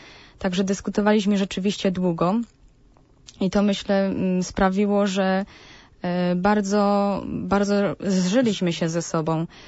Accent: Silesian Voivodeship, Poland; Przyjechałam z Górnego Śląska, a obecnie kontynuuję naukę na studiach doktoranckich

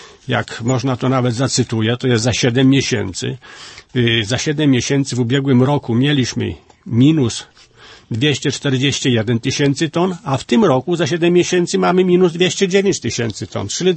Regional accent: Podlaskie Voivodeship, Poland; U mnie na Podlasiu no, mamy taki powiat Siemiatycze

